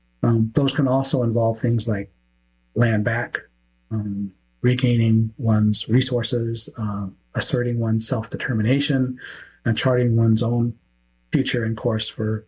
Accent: Montana, United States; I'm from Montana originally. I'm an enrolled member or tribal citizen of the Aani Gowan Tribal Nation of Montana. We're on the Fort Belknap Indian Reservation, which is north of Billings, about a three-hour drive.

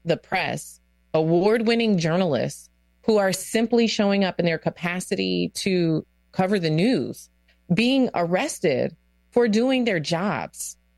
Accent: United States; It's my constitutional right as an American.

